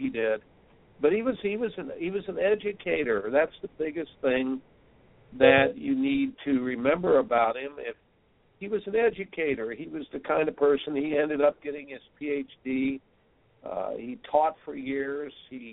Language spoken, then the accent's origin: English; Indianapolis, Indiana, United States; I remember I grew up in Indianapolis, and when the pros came to town once a summer at this club up on the west side of town